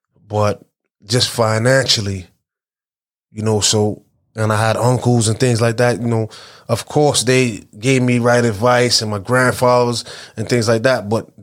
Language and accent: English; Brooklyn, New York, United States; I'm from Flatbush. I'm from East 31st. I'm from the whole Vandeveer, that whole Vandeveer area. And I grew up there, went to school there, PS 269, the main building, the annex, you know, went to Walt Whitman, went to Erasmus. So I am Flatbush.